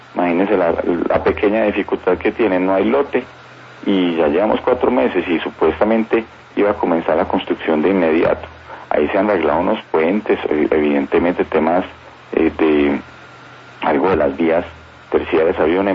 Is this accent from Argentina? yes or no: no; Antioquia, Colombia; nosotros muy juiciosos como antioqueños, como voceros de los antioqueños